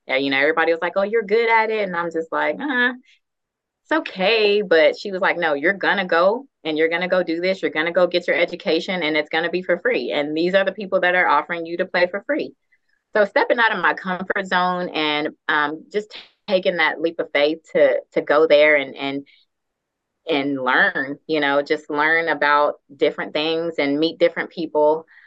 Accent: Houston, Texas, United States; I'm from Houston, Texas. I've never seen snow before.

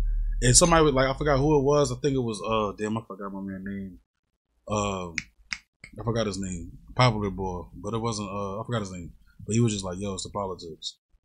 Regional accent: Philadelphia, Pennsylvania, United States; the reason why I definitely wanted to get in it because I'm from Philly, and I feel like battle rappers is the best rappers.

